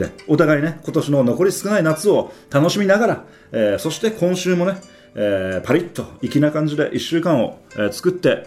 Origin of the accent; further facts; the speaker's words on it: Kurume, Fukuoka, Japan; 僕の地元の九州、僕は九州の福岡県の久留米が地元なんだけど、